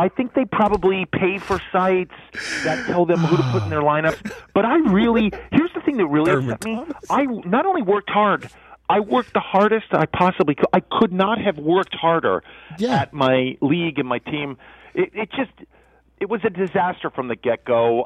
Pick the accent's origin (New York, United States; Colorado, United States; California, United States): New York, United States; I am from New York